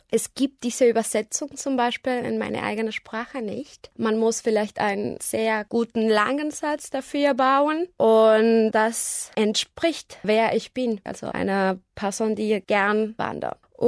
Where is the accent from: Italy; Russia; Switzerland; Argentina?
Argentina; German is a second language; Ich komme aus Argentinien. Ich bin 1990 geboren und ich bin Studentin. Ich lerne Deutsch